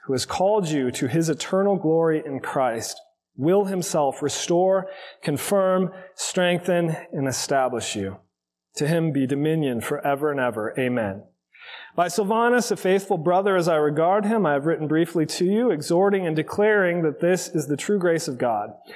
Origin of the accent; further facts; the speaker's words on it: Arizona, United States; I grew up in Arizona. There's a lot of poisonous things in Arizona.